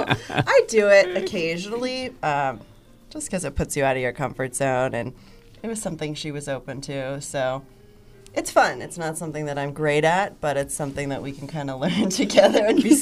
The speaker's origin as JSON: {"language": "English", "region": "New York", "country": "United States", "tie": "born or raised there", "moved": "as an adult", "said": "I grew up in Long Island."}